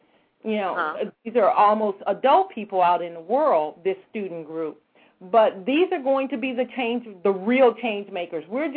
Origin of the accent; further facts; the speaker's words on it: Louisiana, United States; Oh, we're from Louisiana